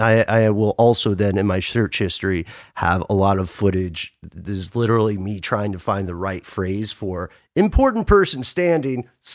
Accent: Atlanta, Georgia, United States; And also, so as you guys know, I am based in Atlanta. I'm from Atlanta.

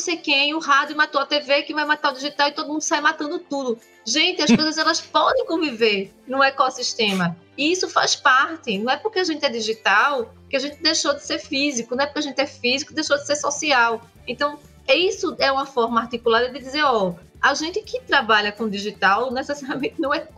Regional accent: Brazil; E aí a gente, como brasileiro, detonou que poderia ser um relacionamento pelas redes sociais

